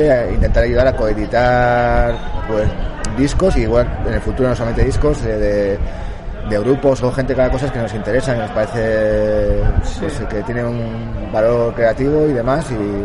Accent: Cantabria, Spain; Somos de Cantabria, sí. Uno de Talavera, otro de Santander, para que sea muy representativo de...

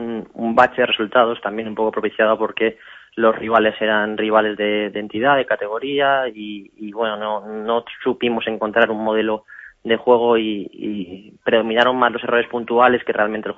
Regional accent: Madrid, Community of Madrid, Spain; gente que muchos somos de Madrid

